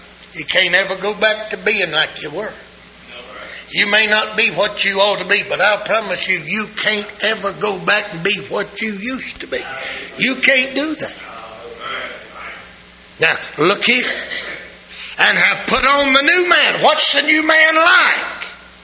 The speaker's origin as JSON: {"language": "English", "region": "Mississippi", "country": "United States", "said": "Now see, I'm from Mississippi. And when I got saved, it didn't change where I was from."}